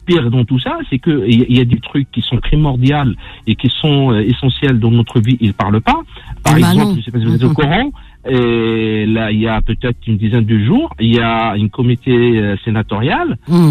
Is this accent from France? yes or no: yes; Alfortville, Île-de-France, France; Moi, je suis d'Alfortville